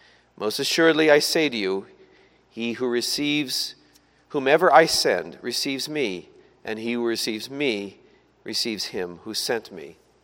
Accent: Pella, Iowa, United States; I grew up near Pella, Iowa, and there was a small congregation there that practiced foot washing as a kind of sacrament in their church.

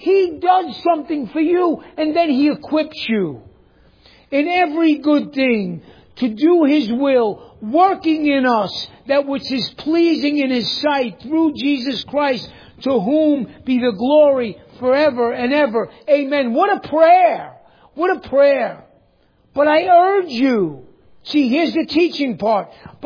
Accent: New York, United States; Does anybody go camping? I'm from New York. Tents are like, so.

